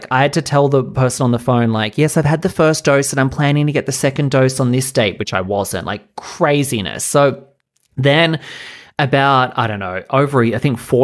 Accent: New South Wales, Australia; I had to leave Sydney and come back to my hometown, and Australia was like literally like police state

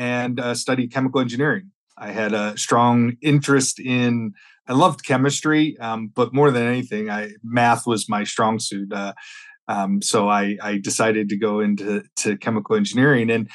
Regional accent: Pittsburgh, Pennsylvania, United States; accent: Pittsburgh; So about myself, I grew up in Pennsylvania. I'm from Pittsburgh. So I went to school in Pittsburgh. I'm a Yinzer, if anyone is from Pittsburgh. That's the slang term because of the accent that Pittsburgh people have.

